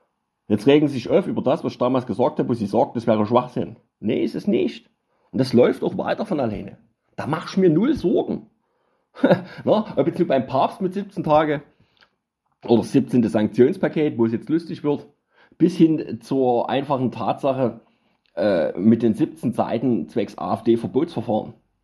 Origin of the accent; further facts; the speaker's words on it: Dresden, Saxony, Germany; Ich meine, ich als Dresdner will da nicht meckern.